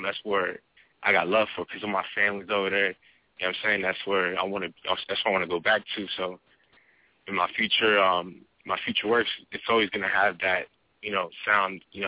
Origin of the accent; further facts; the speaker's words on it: Puerto Rico; recording a music video, like, for my album in Puerto Rico in my hometown. Like, it's going to be in half Spanish, half English. Because, I'm never going to forget my island. You know what I'm saying? That's my home.